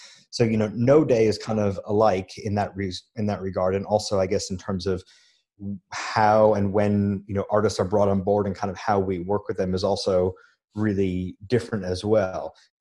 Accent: New York, United States; moved away as an adult; now in Melbourne, Australia; Well, yeah, I mean, I'm originally from New York. I moved to Melbourne in around, initially, I think it was in 2002, 2003, and kind of finished my education here.

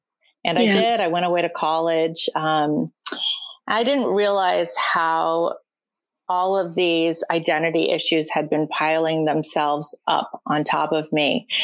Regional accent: Canada; I grew up, my dad was a pastor. I grew up in Canada.

